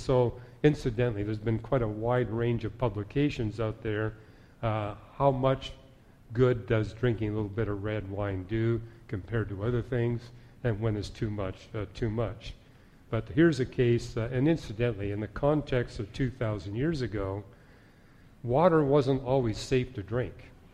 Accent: Canada; You know, I grew up in Canada

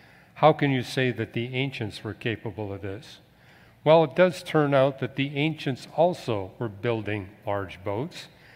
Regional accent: British Columbia, Canada; I grew up in British Columbia, which is almost entirely filled with softwood forests.

